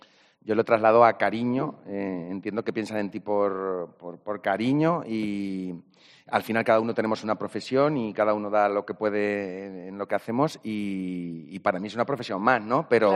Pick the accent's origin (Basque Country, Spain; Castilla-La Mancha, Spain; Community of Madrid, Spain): Castilla-La Mancha, Spain; Mota del Cuervo; con la cuna del pueblo, de la Mota, de Mota del Cuervo, que es de donde soy.